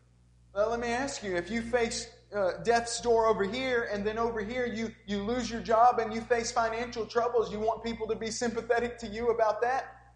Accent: Tennessee, United States; also born or lived in Norway; I grew up in Tennessee with churches on every corner. But then when I moved to Norway

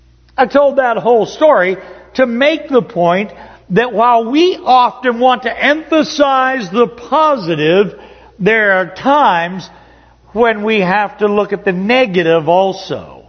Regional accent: Upper Ohio Valley, United States; I grew up in the Upper Ohio Valley, as most all of you know, and there was a state route. There is a state route 7 that runs, now it runs past my hometown.

